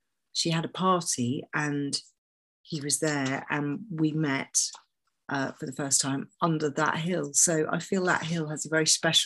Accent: London, United Kingdom; now in Somerset, England; I grew up in London, but I'm actually, my grandparents did live in Somerset. So I used to come even as a kid.

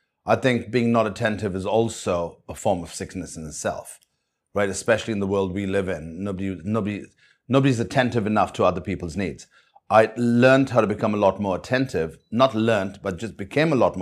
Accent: India; moved away; I've always been away from India, but I was always very proud of being Indian first and then everything else.

